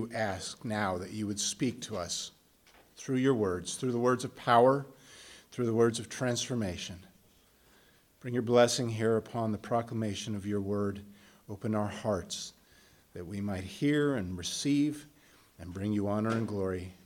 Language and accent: English; Denver, Colorado, United States; I grew up in Denver. I'm a Broncos fan.